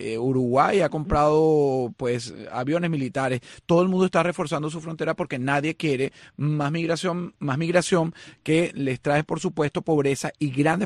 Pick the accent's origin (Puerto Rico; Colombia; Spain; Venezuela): Venezuela; Como venezolanos